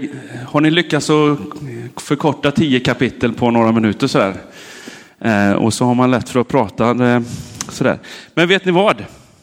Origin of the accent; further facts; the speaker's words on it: Borås, Västra Götaland County, Sweden; Lisa är från Älvängen och jag är från Borås från början. Och vi flyttade hit och landade här.